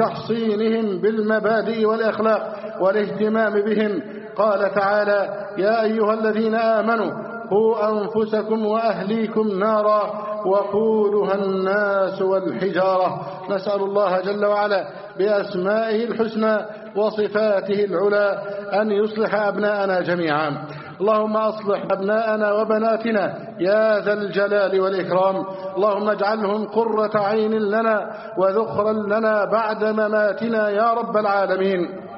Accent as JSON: {"language": "Arabic", "country": "Egypt", "said": "بلدنا مصر"}